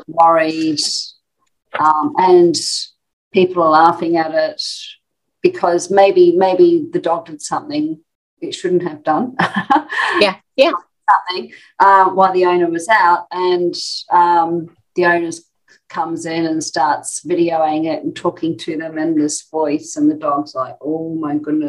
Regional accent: Australia; from Australia, from Separation Anxiety in Dogs Decoded

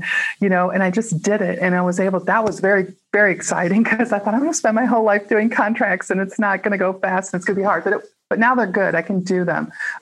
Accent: Chicago, Illinois, United States; I grew up in Chicago and been big cities all over the world.

